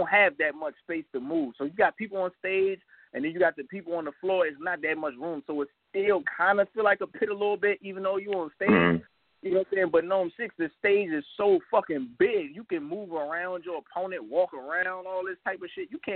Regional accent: Maryland, United States; But coming from We Go Hard to URL wasn't a big difference because I'm coming from Maryland.

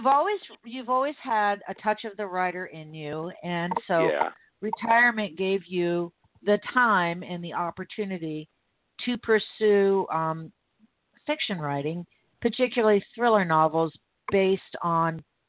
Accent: Florida, United States; I'm born and raised in Florida, and you know, no shortage of strange criminal cases here

